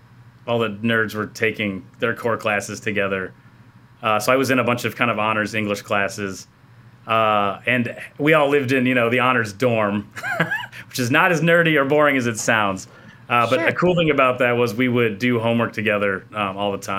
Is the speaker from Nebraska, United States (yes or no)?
yes; Omaha, Nebraska, United States; I was born in Omaha.